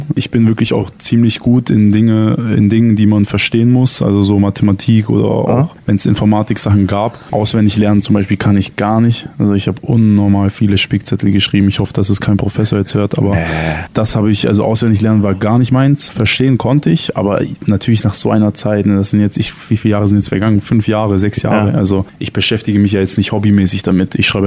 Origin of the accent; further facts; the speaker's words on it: Ulm, Baden-Württemberg, Germany; Ich bin ja aus Ulm, ich wollte nie aus Ulm weg.